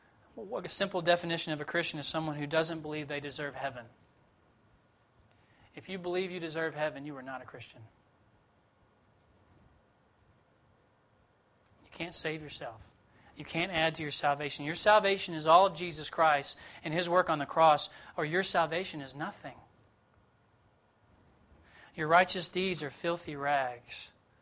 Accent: Southeast, United States; I grew up in the Southeast and pretty familiar with this area.

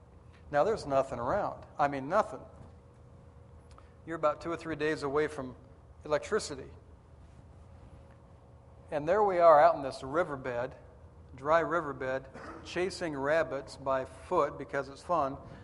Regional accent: Washington, United States; I grew up in Washington State. I met my wife in Southern California and stole her away from her father and moved her out to the mountains of Western Carolina.

